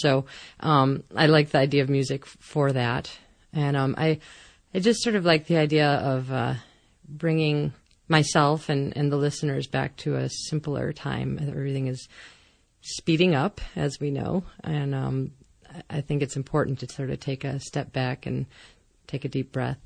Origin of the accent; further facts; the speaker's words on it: New York, United States; growing up in New York, or getting bigger in New York, as I say, never really knew that cowboys existed.